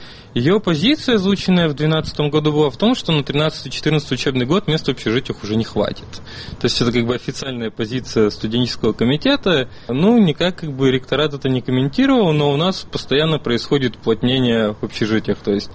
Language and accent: Russian; Siberia, Russia; я сам из Сибири.